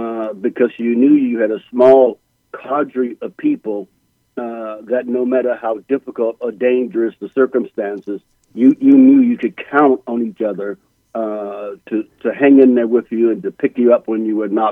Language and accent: English; Hattiesburg, Mississippi, United States; I was so looking forward to being involved in my hometown of Hattiesburg.